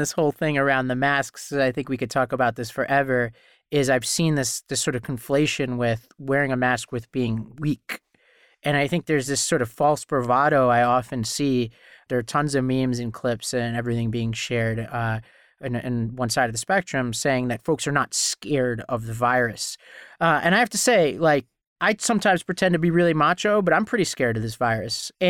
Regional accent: Staten Island, New York, United States; I want to give a shout out to a friend of mine where I grew up in Staten Island, Mike Smith.

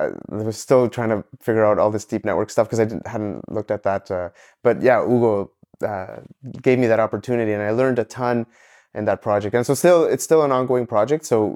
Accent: Ecuador; moved away as an adult; now in Montreal, Canada; Well, originally I'm from Ecuador, and I moved to Canada after high school to come study at McGill.

